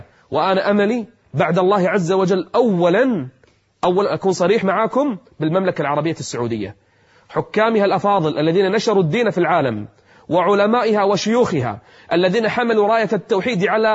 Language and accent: Arabic; Kuwait; أنا أدري في قنوات منعت، عندنا بالكويت في قناة منعت أيام الانتخابات